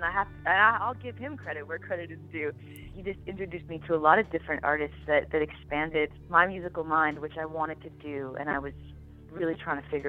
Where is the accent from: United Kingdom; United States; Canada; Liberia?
Canada; Winnipeg, Manitoba; I'm from Winnipeg, Manitoba, which is right in the middle, right above North Dakota and Minnesota